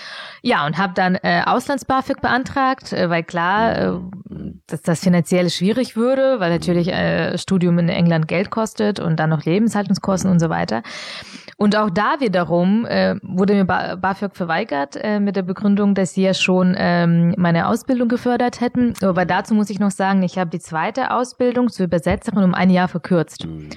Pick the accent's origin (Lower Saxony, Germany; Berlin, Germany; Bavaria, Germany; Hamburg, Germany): Bavaria, Germany; Augsburg; German is a second language; obwohl ich Deutsch erst erlernen musste, dann mit 11, 12 Jahren. Und bin dann nach München gezogen, also ich bin in Augsburg aufgewachsen, was ja circa 50 Kilometer entfernt liegt von München